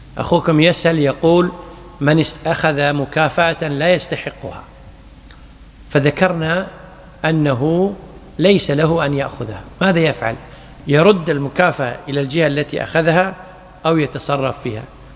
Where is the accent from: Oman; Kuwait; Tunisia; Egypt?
Kuwait; مثل عندنا في الكويت بعض البنوك الإسلامية